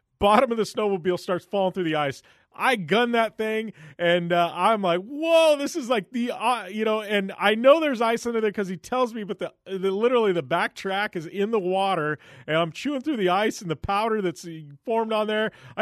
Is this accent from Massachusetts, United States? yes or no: no; Arizona, United States; Like, I'm from Arizona.